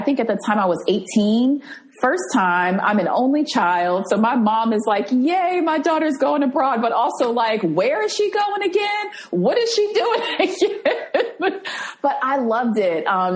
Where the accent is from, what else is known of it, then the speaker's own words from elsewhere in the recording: New Jersey, United States; favorite childhood memory is probably visiting a waterfall that was not too far from the apartment where I grew up in New Jersey.